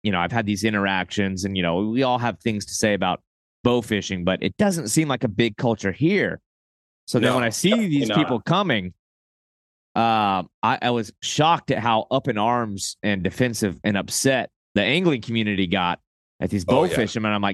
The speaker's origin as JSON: {"language": "English", "region": "Texas", "country": "United States", "tie": "born or raised there", "also_born_or_lived": "Oklahoma / Arkansas / South Carolina", "said": "being that I grew up in Texas, Oklahoma, Arkansas, some in South Carolina."}